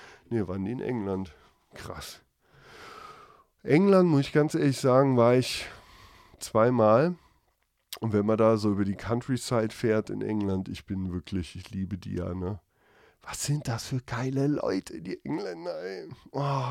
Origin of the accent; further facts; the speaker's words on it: Germany; ich spreche auch kein anderes Englisch. Weil das wäre auch bescheuert, weil ich verfickt normal ein Deutscher bin. Einfach. So, und ich spreche Englisch auch so mit meinem Akzent